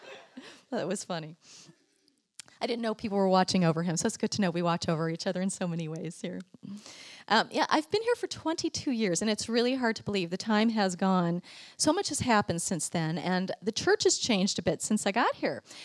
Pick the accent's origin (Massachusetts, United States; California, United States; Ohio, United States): California, United States; La Mirada; The world was a much bigger place than I realized growing up in La Mirada, California.